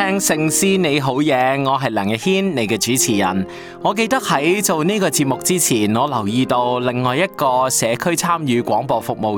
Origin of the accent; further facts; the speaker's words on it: Hong Kong; 我们香港人怎样好好地用到属于自己的文化呢？